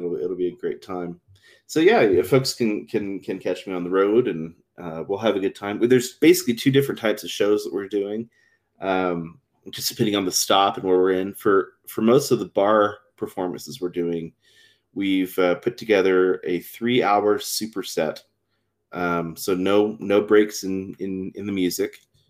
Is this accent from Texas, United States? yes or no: yes; Texas, United States; I grew up in Texas, and I've never really had a chance to perform with my band there.